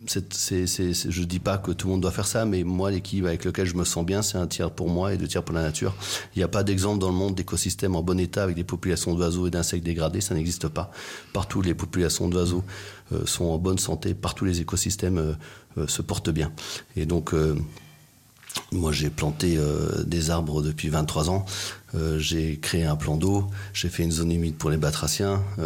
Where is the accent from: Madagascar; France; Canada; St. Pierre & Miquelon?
Madagascar; also born or lived in Belgium / West Africa / Switzerland; Alors, moi, je suis né en Belgique. J'ai grandi à Madagascar. En Afrique de l'Ouest aussi.